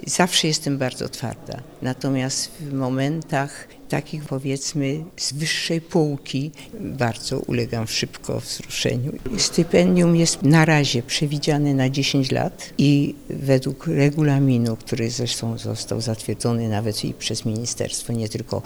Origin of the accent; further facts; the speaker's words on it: Kraków, Lesser Poland, Poland; Ja jestem rodowitą krakowianką, więc żyłam zawsze nie skąpo, ale wyważenie.